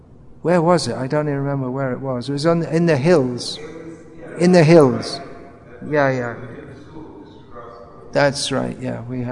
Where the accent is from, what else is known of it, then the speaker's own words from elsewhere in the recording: England, United Kingdom; I'm from England, I joined in England